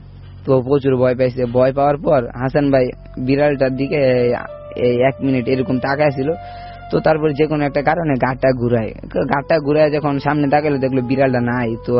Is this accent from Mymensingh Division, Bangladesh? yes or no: yes; Mymensingh Division, Bangladesh; আমাদের দেশের বাড়ি ময়মনসিংহ গ্রামে গ্রাম অঞ্চলে থাকি।